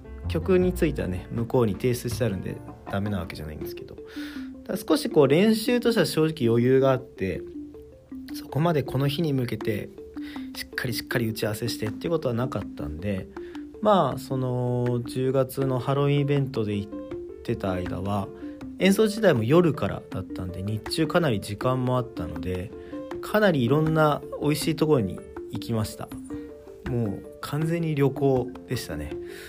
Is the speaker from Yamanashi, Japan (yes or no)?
yes; Yamanashi, Japan; 地元山梨地元の後輩が運転してくれてたんで